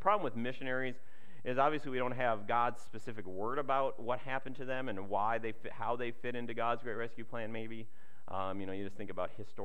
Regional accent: Minnesota, United States; I was back in Minnesota, back in my hometown

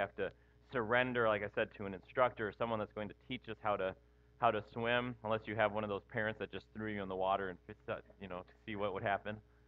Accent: Minnesota, United States; growing up in Minnesota, it almost seemed like it was a requirement to learn how to swim, right? Because there was a lake about every time you turned around

